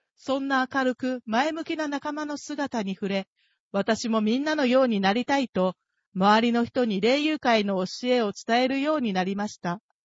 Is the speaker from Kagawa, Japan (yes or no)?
yes; Kagawa, Japan; 私は香川県で生まれ育ちました。公務員の父と母、兄、姉、私の5人家族です。若い頃に父が霊友会に入会したことで、私たちも教えにつなが